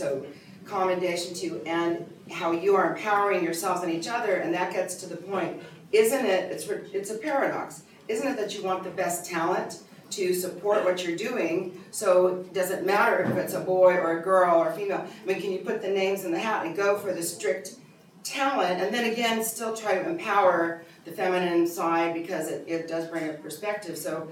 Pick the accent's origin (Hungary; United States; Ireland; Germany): United States; San Pedro, California; from San Pedro, California, the port of Los Angeles.